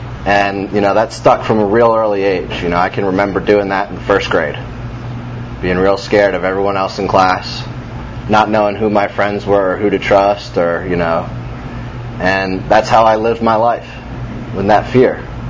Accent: Bethlehem, Pennsylvania, United States; born there; Let's begin at the beginning. I was born in Bethlehem, Pennsylvania. I was the first of two sons to two very loving parents.

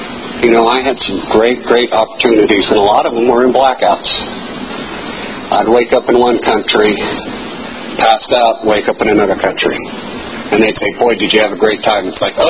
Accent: California, United States; So I went in, and I was from California, so I didn't know what humidity was.

